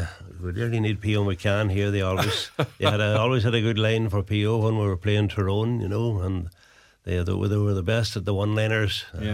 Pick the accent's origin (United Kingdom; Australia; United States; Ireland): Ireland; I grew up in Meantinage in Ardra, and we had a schools team even before we left there.